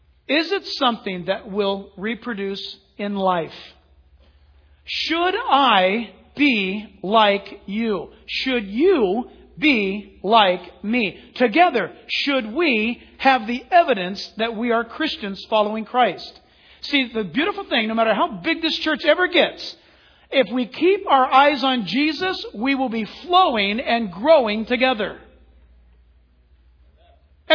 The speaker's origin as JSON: {"language": "English", "region": "California", "country": "United States", "tie": "born or raised there", "said": "Man, I grew up in Orange County. We used to ride our bikes down through orange groves."}